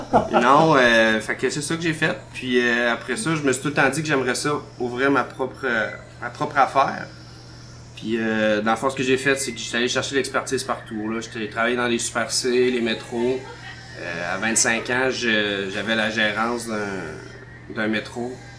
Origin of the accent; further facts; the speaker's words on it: Charlesbourg, Quebec, Canada; also born or lived in Stoneham; now in Sainte-Claire, Canada; je suis natif de Stoneham. J'ai grandi à Charlebourg, à Québec. Puis pourquoi je suis rendu à Sainte-Claire?